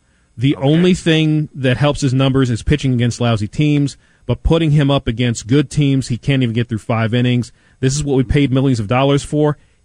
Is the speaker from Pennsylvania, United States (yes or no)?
no; Kansas City, Missouri, United States; I'm born and raised in Kansas City.